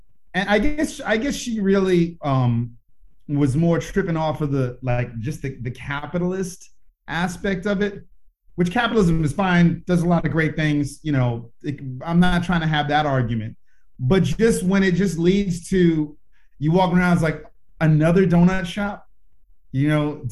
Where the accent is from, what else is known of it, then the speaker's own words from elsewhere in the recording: New York City, New York, United States; also born or lived in Los Angeles; Well, I grew up in New York City, and then I lived in Los Angeles for 14 years before coming out here.